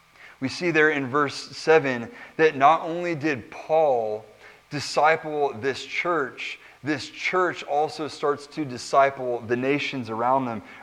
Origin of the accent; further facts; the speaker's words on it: California, United States; you know, I'm from California. So the first time I ever saw real snow, we went to Salt Lake City